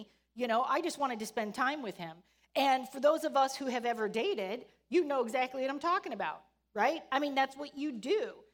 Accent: Chicago, Illinois, United States; We're from the Chicago area. We're from the South Side.

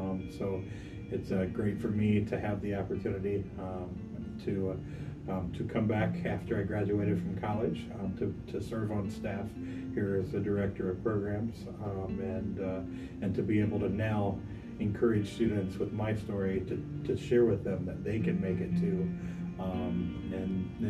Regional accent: Indianapolis, Indiana, United States; Basically, I grew up here on the Nary side of Indianapolis. I grew up in a very unstable home.

